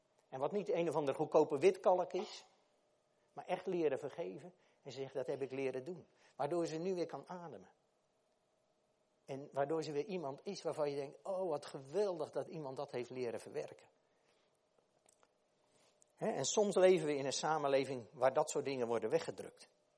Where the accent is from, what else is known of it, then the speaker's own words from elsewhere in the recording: Zeeland, Netherlands; Ik had die hele reis naar Zeeland waar ik vandaan kwam, zat ik een beetje zo.